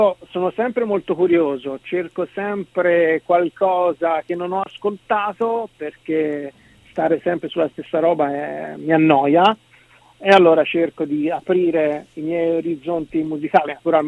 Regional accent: Livorno, Tuscany, Italy; born there; Livorno, sai, essendo la mia città natale, dove continuano ad abitare i miei

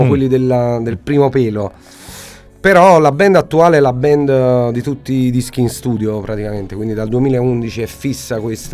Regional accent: Naples, Campania, Italy; Sono napoletano e quindi la musica classica napoletana l'ho sempre portata dentro, ascoltata proprio nelle mura di casa.

